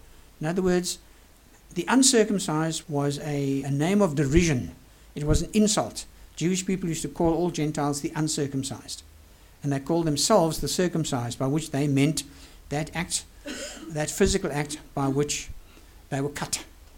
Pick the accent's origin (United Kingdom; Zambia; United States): Zambia; accent: Zambian; also born or lived in Congo, DRC; In Zambia, I was called a foreigner because I was born in Congo, DRC. In Congo, I was called a foreigner because I could not speak their language well. My Zambian accent always got me arrested in Congo, right in the place where I was born.